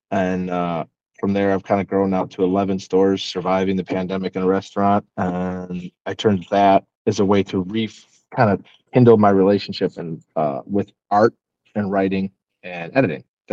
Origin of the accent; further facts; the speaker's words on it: Detroit, Michigan, United States; So the short, like abridged version is I was born and raised in Metro Detroit in the auto industry.